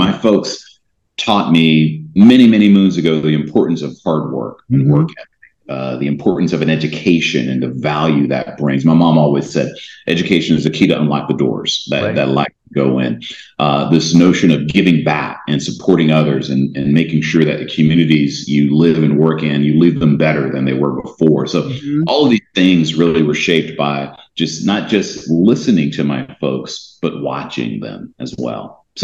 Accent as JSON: {"language": "English", "region": "South Carolina", "country": "United States", "tie": "born or raised there", "moved": "yes", "said": "I'm a Southerner by birth. I grew up in a town right outside of Charleston, South Carolina."}